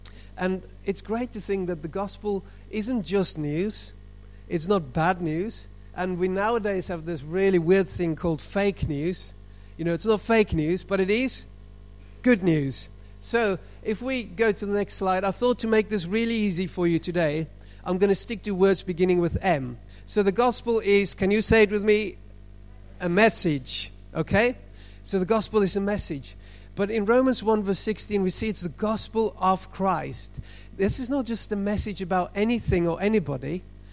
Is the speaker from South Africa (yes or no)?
yes; South Africa; you know my accent is not local. Did anybody pick that up? I'm from South Africa, so being African, I enjoy a bit of interaction.